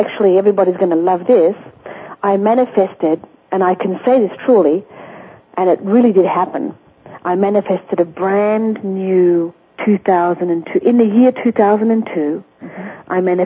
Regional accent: Australia; now in Sedona, United States; I came here from Australia to Sedona, Arizona.

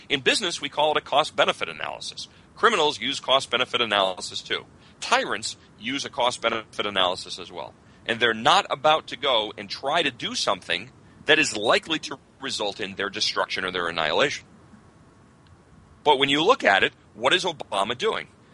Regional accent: Massachusetts, United States; moved away as an adult; and I come from Massachusetts, so I understand what a bastion of socialism and liberalism that place is. It's a cesspool, which is why I got out.

